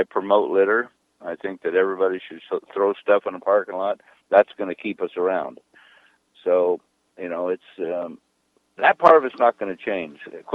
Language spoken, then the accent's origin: English; California, United States; Well, you know, we're from the Bay Area, and nobody knows better than the people that live in the Bay Area.